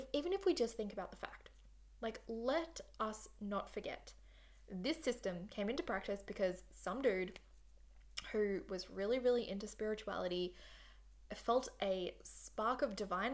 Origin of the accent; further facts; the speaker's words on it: Australia; accent: Australian; If it's pronunciation, can we just assume that is because my Australian accent, as much as I prefer like to think that I am cultured, more cultured than other Australian accenters, I'm not.